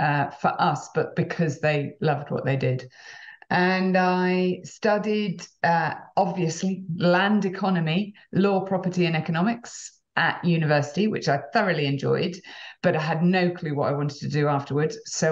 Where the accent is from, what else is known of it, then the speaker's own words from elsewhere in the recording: England, United Kingdom; I'm British. I was born on a little dairy farm in England. My dad was a dairy farmer. We had a tenanted council-run dairy farm. My mum was a teacher. So I grew up in the great outdoors